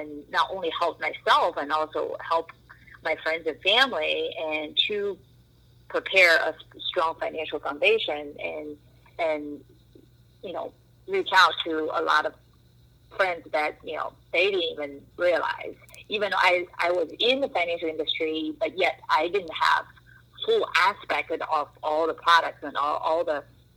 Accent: Nevada, United States; But we're from Nevada, so we pay out of state tuition

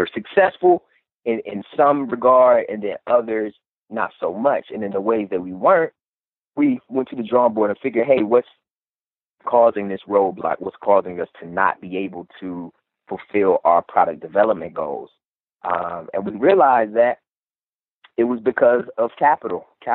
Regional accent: Cleveland, Ohio, United States; one of the committee members of the economic development of the NAACP in my hometown of Cleveland, Ohio.

